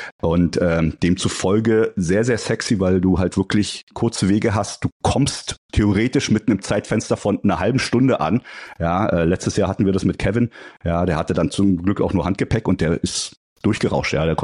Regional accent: Berlin, Germany; Ja, ich bin Berliner.

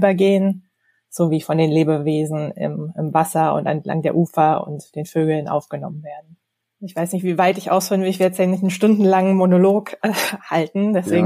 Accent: Berlin, Germany; Bin nach vielen Jahren im Ausland und an den Küsten und auf dem Meer durch Corona wieder in Berlin, in meiner Heimatstadt, gelandet

